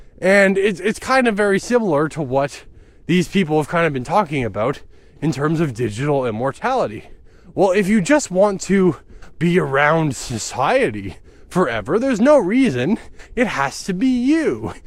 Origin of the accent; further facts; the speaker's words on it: Canada; And as a Canadian, our country has a history with treating people in horrific and terrifying ways